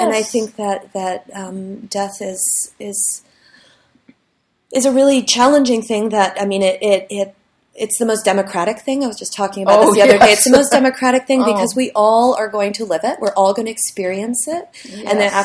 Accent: San Francisco, California, United States; My parents brought me to a lot of protests growing up in San Francisco, went to a lot of political, theater, the mime troupe.

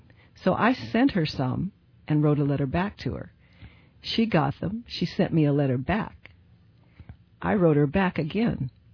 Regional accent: Vallejo, California, United States; I grew up in Vallejo.

